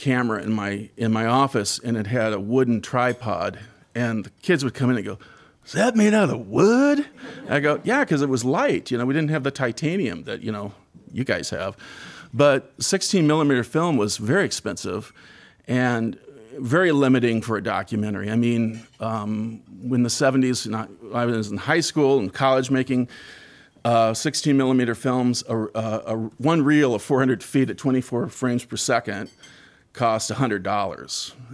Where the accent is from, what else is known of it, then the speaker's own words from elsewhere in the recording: Des Moines, Iowa, United States; I mean, I grew up in Iowa. I grew up in Des Moines.